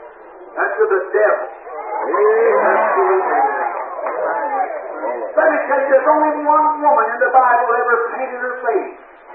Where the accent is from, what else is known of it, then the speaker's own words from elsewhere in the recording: Kentucky, United States; I was raised in Kentucky in a little cardboard channel house, and Mama used to take all us little friends and stick us all in one bed